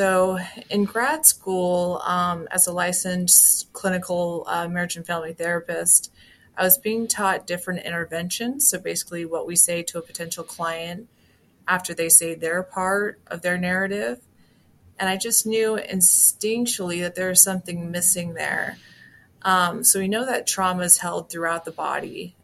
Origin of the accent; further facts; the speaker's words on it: Los Angeles, California, United States; So like growing up in Los Angeles, I remember passing by homeless people as a kid